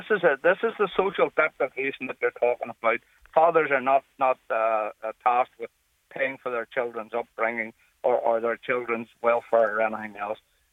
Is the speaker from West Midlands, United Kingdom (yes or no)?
no; Belfast, Northern Ireland, United Kingdom; I grew up in West Belfast, one of nine children of a Protestant family.